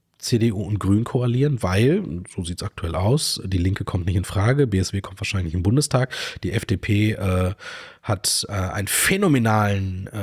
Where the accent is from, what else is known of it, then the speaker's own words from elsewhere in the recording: North Rhine-Westphalia, Germany; wir sind beide aus Nordrhein-Westfalen.